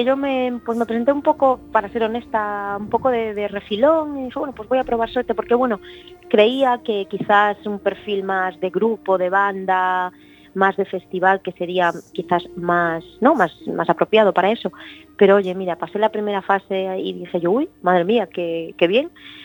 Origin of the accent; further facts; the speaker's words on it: O Grove, Galicia, Spain; cuando digo que soy de Grove, de verdad que muchísima gente me dice o que ha estado, o que conoce a alguien que ha estado.